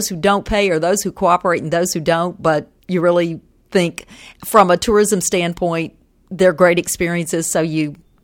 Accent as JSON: {"language": "English", "town": "Memphis", "region": "Tennessee", "country": "United States", "tie": "born or raised there", "said": "If I were in my hometown of Memphis and I were talking barbecue, and there are some very famous and very good barbecue restaurants in Memphis"}